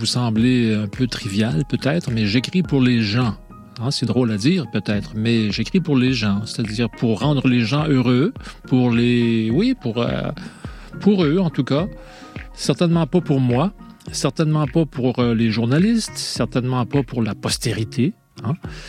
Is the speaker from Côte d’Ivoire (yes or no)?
no; Quebec, Canada; beaucoup de grands espaces, hein, comme on en a tant chez nous au Québec